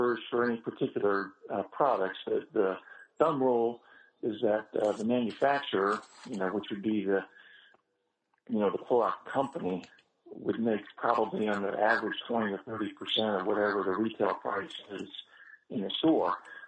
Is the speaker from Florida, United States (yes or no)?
yes; Florida, United States; now in Plano, United States; Well, I live in Plano, Texas, which is just north of Dallas. Well, actually, I'm from Florida originally.